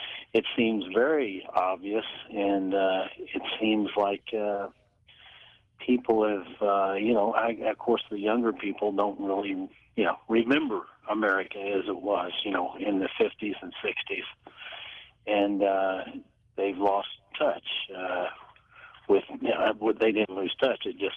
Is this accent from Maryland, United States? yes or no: no; Indiana, United States; It seems to me, as an American, never been out of the country. I was raised in Indiana, and, in the middle of this country.